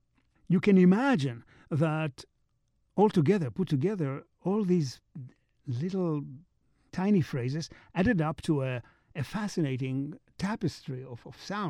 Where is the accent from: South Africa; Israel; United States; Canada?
Israel; You know, growing up in Israel, in emerging Israel, I experienced in one generation this dizzying transition from camels and donkeys to supermodernism.